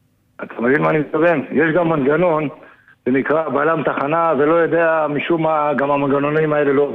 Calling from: Ashdod, Southern District, Israel; also born or lived in Netanya; אני מאשדוד, בעבר גרתי בנתניה.

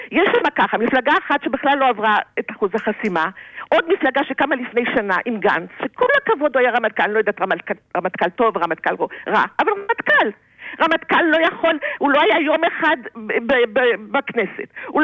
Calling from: Central District, Israel

